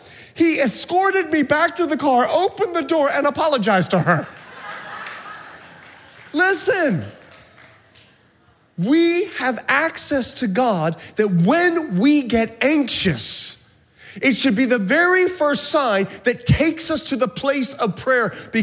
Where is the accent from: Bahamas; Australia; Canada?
Bahamas; now in United States; I've mentioned to you before, I'm from the Bahamas. In fact, I just came back, had the chance to go home for a couple of days and see my family and teach at a church, and I'm Bahamian. And when I'm there, I speak Bahamian.